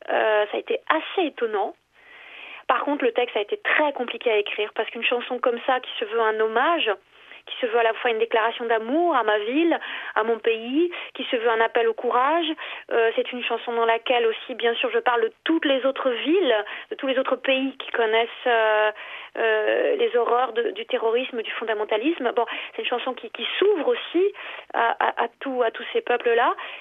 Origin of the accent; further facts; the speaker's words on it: Paris, Île-de-France, France; Donc moi je suis parisienne, j'habite à 10 minutes des différents quartiers où ont eu lieu les fusillades.